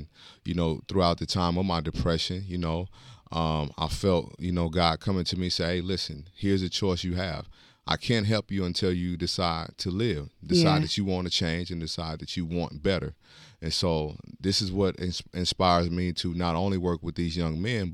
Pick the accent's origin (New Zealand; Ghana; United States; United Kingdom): United States; Mississippi; now in Texas, United States; Originally, I'm born and raised in Mississippi. My parents divorced. That's how we got to Texas.